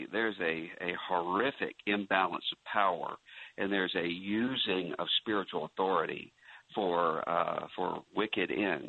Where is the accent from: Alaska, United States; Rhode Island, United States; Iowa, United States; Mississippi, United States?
Mississippi, United States; I mean, I grew up in Mississippi in the generation after Jim Crow and the Civil Rights Movement.